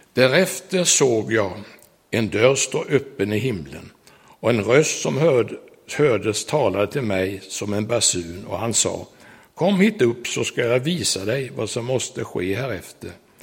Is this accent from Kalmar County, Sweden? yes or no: yes; Skidbäckshult, Kalmar County, Sweden; Jag var 16 år när jag vaknade en natt hemma i Skidbäckshult som ligger 1,5 mil utifrån Nybro.